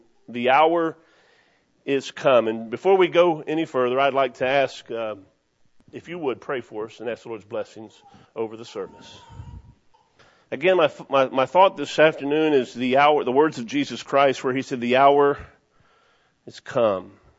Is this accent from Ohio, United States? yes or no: yes; Cincinnati, Ohio, United States; As I said, I grew up in Cincinnati, Ohio